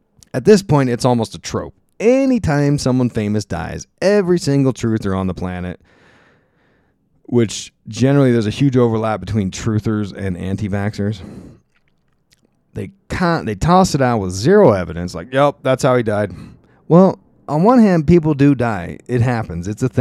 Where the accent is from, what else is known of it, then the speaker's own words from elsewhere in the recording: Lancaster, Pennsylvania, United States; And in fact, where I grew up in Lancaster, PA, there was a local radio station.